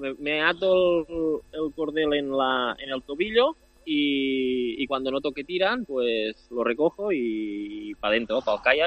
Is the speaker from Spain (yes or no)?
yes; Mata de Pera, Catalonia, Spain; Yo de Barcelona, cerca de Barcelona, un pueblecito que se llama Mata de Pera.